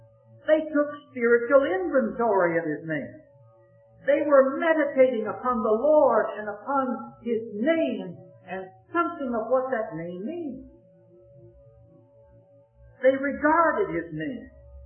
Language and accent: English; Virginia, United States; There is a very unusual court case developing in my home state of Virginia.